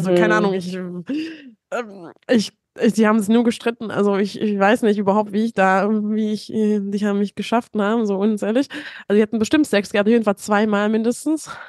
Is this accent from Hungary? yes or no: yes; Hungary; German is a second language; Und das war halt nicht in Ungarn. Also ich komme ja aus Ungarn.